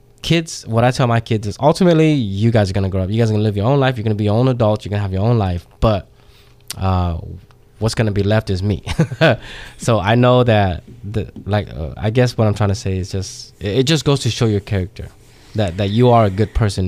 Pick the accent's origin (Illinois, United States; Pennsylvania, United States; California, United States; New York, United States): California, United States; Fresno; Fresno is awesome. I've been here for the last, I can't even count how many years. It's my hometown, I consider it. So even though I was born outside of here